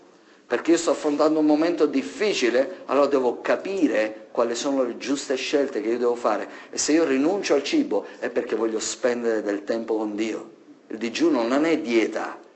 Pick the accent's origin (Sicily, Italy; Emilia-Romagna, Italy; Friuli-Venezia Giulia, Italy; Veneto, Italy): Sicily, Italy; io vengo dalla Sicilia e so cosa significa pagare il pizzo.